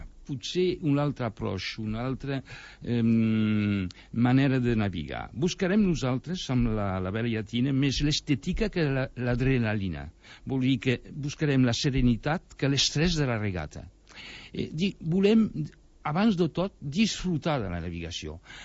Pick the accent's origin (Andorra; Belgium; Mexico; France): France; Occitania; now in L'Escala, Spain; Jo sóc català del nord i puc dir que a Colliure, Banyuls i tot això hi ha haguts com aquí